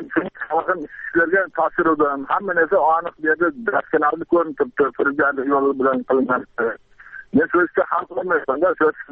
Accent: Jizzakh, Jizzakh Region, Uzbekistan; Men Jizzax obodidan … 65-yilda tug'ilganman.

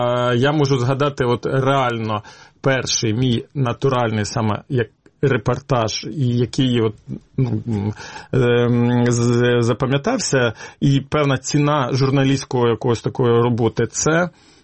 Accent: Cherkasy, Cherkasy Oblast, Ukraine; оскільки я з Черкас, в Черкасах

